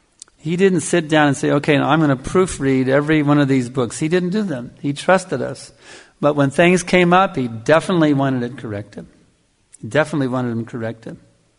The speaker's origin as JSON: {"language": "English", "region": "Texas", "country": "United States", "lives_now": "Australia", "said": "I don't know what you call it here in Australia, but I'm from Texas, and when somebody talks about cattle raising, that means something."}